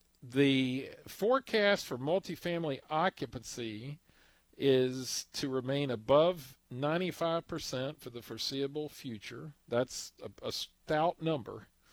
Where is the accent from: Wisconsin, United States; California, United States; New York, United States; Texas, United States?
Texas, United States; Pasadena; and by the way, I'm from Pasadena, so any comments I make here shouldn't be taken as a criticism.